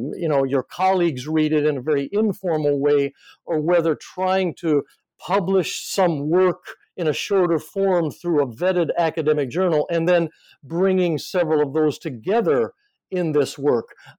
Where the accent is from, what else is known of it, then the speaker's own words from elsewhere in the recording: Aomori, Japan; I would go down to Tokyo and I would say, I'm from Aomori. And people would say, gee, I've heard of that place, but I know nothing about it.